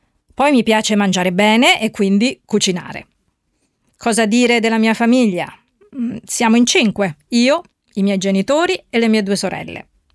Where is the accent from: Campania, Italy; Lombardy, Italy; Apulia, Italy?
Lombardy, Italy; Milan; Sì, studio architettura, sono di Milano e ho 21 anni.